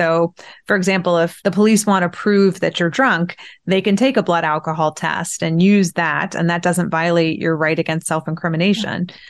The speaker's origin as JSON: {"language": "English", "country": "United States", "said": "I'm Iranian American."}